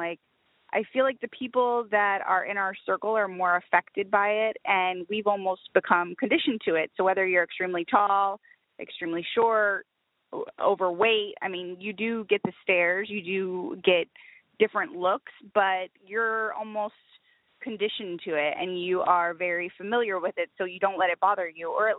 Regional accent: San Antonio, Texas, United States; I grew up in San Antonio, Texas.

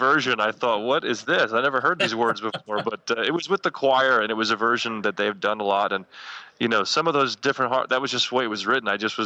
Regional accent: New Jersey, United States; I grew up in New Jersey, and we used to come to New York City a lot as a child

